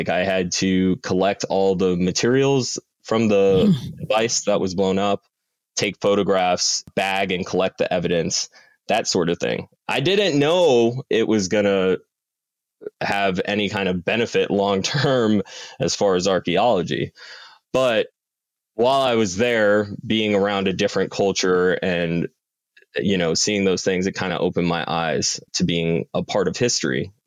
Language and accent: English; New York, United States; even though growing up in New York, it was like every Easter we were going down to Puerto Rico and like really visiting the island, visiting my grandparents.